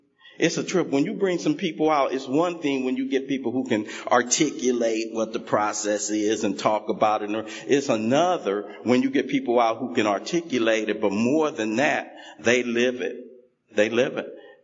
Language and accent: English; Los Angeles, California, United States; You know, I come from South Central Los Angeles.